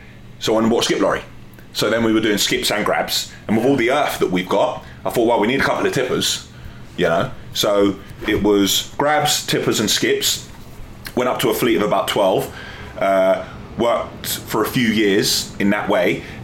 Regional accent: London, United Kingdom; I'm a West London boy, born and raised in London, from a council estate, single-parent family. I went to school in and around London.

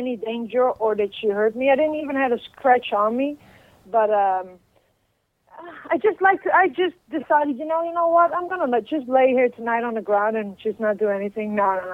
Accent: Utrecht, Netherlands; Utrecht. That's in the center. It's close to Amsterdam. It's about 20 minutes away.

